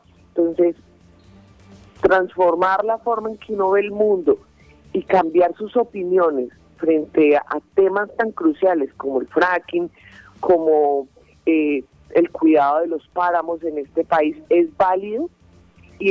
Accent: Colombia; como ciudadana, como colombiana, defender el medio ambiente de todo el país.

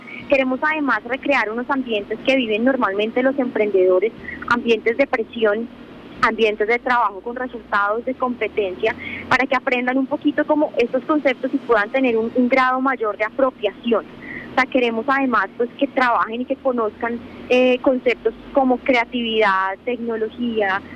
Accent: Colombia; muchos obstáculos mentales que como colombianos no nos dejan avanzar en el crecimiento.

